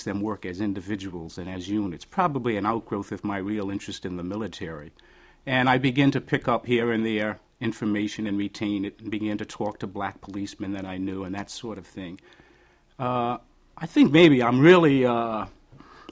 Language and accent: English; New Haven, Connecticut, United States; I grew up in New Haven, Connecticut, and I used the library down there quite frequently as a kid.